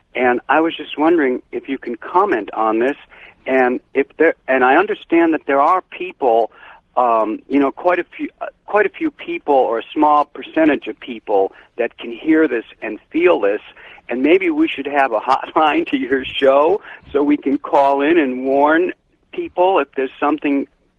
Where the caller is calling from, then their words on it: Rhode Island, United States; I'm calling from Rhode Island.